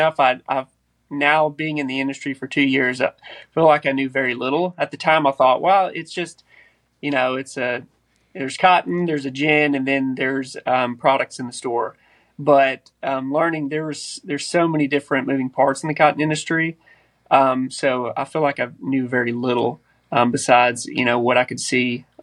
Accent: Somerville, Tennessee, United States; So I grew up in West Tennessee in a rural town, Somerville, Tennessee, which is probably an hour east of Memphis.

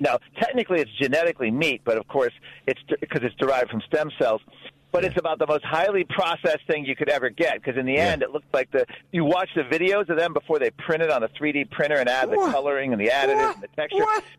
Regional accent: Washington, District of Columbia, United States; Washington Post, my hometown newspaper, Joe

